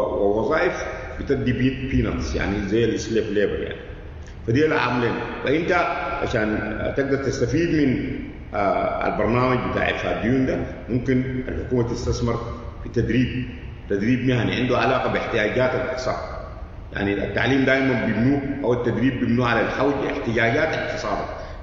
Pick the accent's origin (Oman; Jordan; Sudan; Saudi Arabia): Sudan; يعني عندنا في السودان أسوأ قانون أراضي